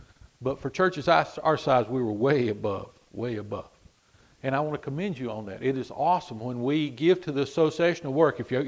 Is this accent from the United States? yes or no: yes; Texas, United States; Now it's funny, from my thinking, I'm from Texas. We don't need that support.